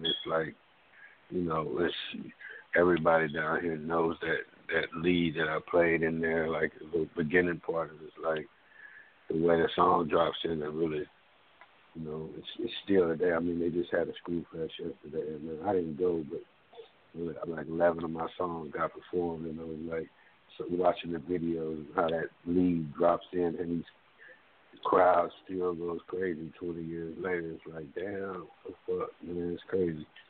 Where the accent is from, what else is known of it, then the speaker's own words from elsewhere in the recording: Houston, Texas, United States; because I was from Houston. I went to school in Louisiana